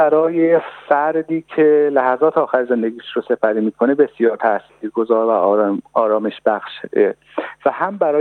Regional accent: Iran; و من به عنوان یک ایرانی خیلی من تحت تأثیر قرار داد

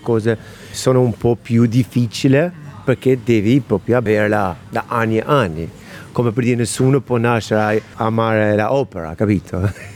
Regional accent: Albania; li faccio anche mi sono albanese

